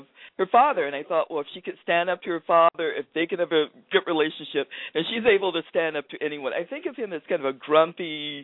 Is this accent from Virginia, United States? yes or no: yes; Danville, Virginia, United States; I actually started out writing nonfiction after finishing my dissertation about my hometown, Danville, Virginia, in the early 20th century.